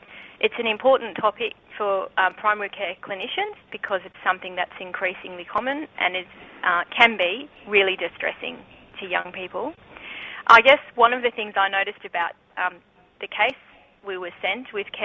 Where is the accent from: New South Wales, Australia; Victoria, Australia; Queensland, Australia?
Queensland, Australia; So I'm from Queensland